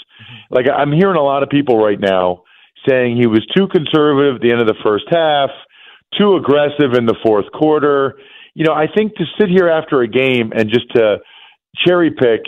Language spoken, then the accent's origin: English; Pennsylvania, United States; You know, I grew up outside of Philly, so he's a big Eagles fan.